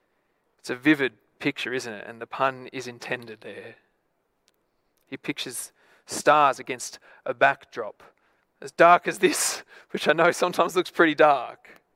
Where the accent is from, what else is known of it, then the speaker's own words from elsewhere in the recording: Lithgow, New South Wales, Australia; I'm not really a hipster. I'm actually from Lithgow.